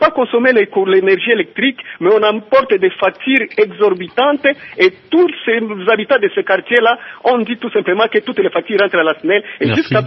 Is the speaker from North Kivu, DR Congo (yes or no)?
no; Kisangani, Tshopo, DR Congo; quand on part dans des hôpitaux ici chez nous à Kisangani et ailleurs